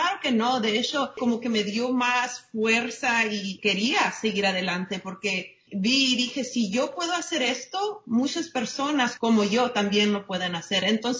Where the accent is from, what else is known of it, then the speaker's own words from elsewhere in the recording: Mexico; siendo mexicana, uno tiene primos hasta de como 20. Entonces, viniendo de una familia muy grande